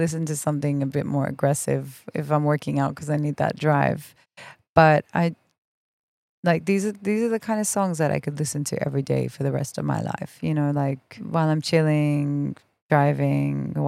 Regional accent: Australia; first language Farsi; English is a second language; also born or lived in Belgium; I was born in Belgium, mm-hmm. and I grew up in Australia. And like, yes, definitely it's good to have a strong command of the English language. But then also on the other hand, my Farsi isn't great, which is my mother tongue.

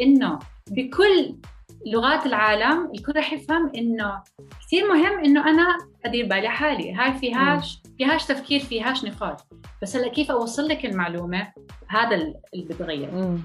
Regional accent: Jordan; also born or lived in France; انا جاي من هذا المجتمع. هلا انا اصلي اردنيه فلسطينيه، ولدانا بفرنسا بس عشت معظم حياتي معظم طفولتي بالاردن

